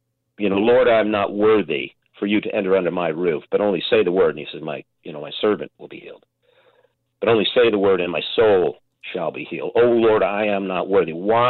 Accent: Salt Lake City, Utah, United States; And I had no idea of that vocabulary as a young man growing up in Salt Lake City.

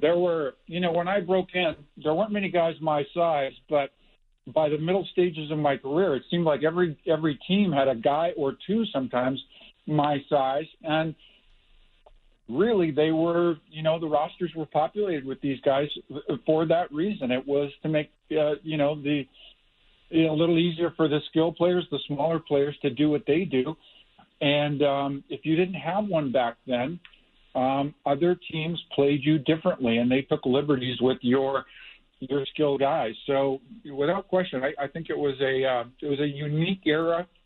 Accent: Kamloops, British Columbia, Canada; I'm from Western Canada, grew up in a little town called Kamloops, British Columbia

